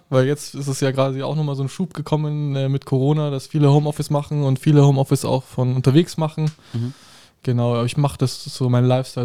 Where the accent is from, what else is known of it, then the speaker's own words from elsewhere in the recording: Regensburg, Bavaria, Germany; ich bin hier in Ringsburg geboren.